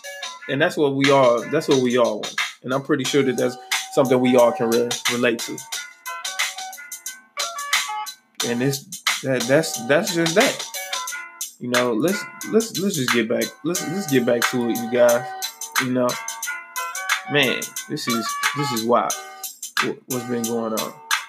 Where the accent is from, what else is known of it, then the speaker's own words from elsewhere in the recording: Milwaukee, Wisconsin, United States; It shaped my life when I was growing up in Milwaukee on 10th and Ring, on 10th and Burlock.